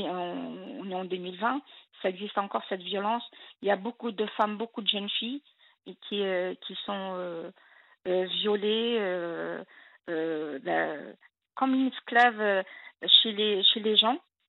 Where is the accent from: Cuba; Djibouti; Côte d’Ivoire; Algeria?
Algeria; now in France; je suis algérienne.